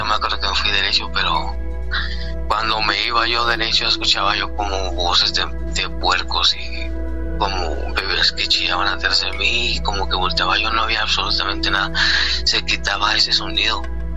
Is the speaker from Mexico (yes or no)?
yes; Mexico; now in United States; yo en México, antes de venir para acá